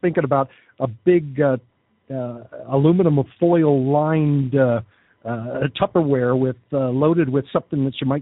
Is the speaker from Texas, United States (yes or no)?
no; Seattle, Washington, United States; Yeah, I grew up in Seattle, so I kind of felt the pain maybe more than most.